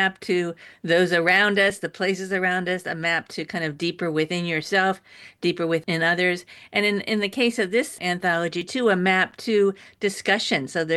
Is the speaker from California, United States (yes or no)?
no; Columbus, Ohio, United States; now in Pennsylvania, United States; No, I have to confess that I grew up in Columbus, Ohio, but I'm Flat, Ohio.